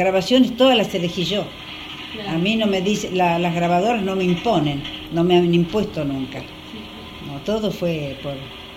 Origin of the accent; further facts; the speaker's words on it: Argentina; Mire cómo somos los argentinos.